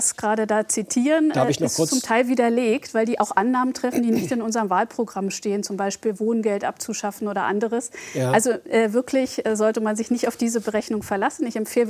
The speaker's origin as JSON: {"language": "German", "region": "Brandenburg", "country": "Germany", "said": "Deshalb bin ich hier als Brandenburgerin bei Ihnen."}